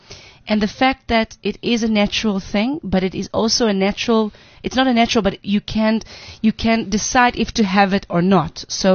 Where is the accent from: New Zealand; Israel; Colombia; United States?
Israel; English is a second language; I was raised in Israel and I didn't get enough.